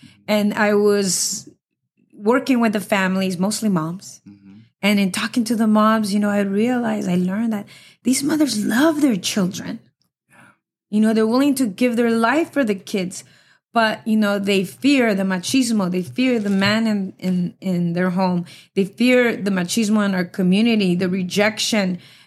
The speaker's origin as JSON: {"language": "English", "town": "City Terrace", "region": "California", "country": "United States", "tie": "born or raised there", "said": "I grew up here in City Terrace. I still live here. I work here."}